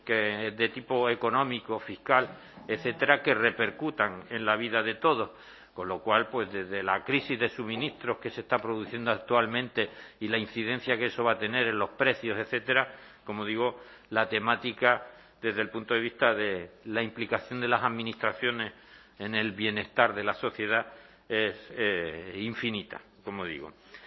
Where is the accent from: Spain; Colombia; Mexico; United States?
Spain; Canary Islands; como canarios